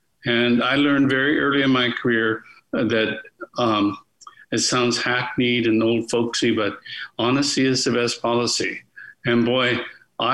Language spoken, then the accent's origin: English; Minnesota, United States; I went to college, a little college in Minnesota. I grew up in Minnesota, and I ended up in the drama department.